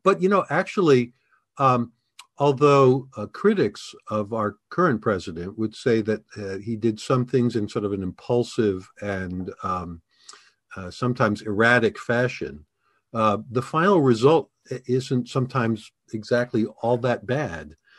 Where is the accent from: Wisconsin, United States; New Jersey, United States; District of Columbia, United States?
District of Columbia, United States; Washington; When I was a kid growing up in the Washington area, I was just fanatical.